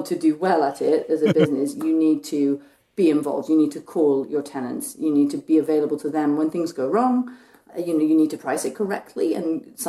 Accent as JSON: {"language": "English", "region": "England", "country": "United Kingdom", "tie": "born or raised there", "said": "growing up in England"}